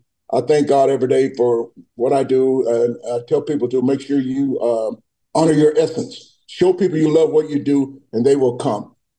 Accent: Atlanta, Georgia, United States; And I'm from Atlanta, so that's saying a lot.

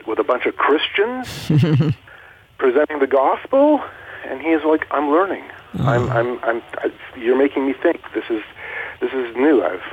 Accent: Canada; I'm like, hi, I'm from Canada.

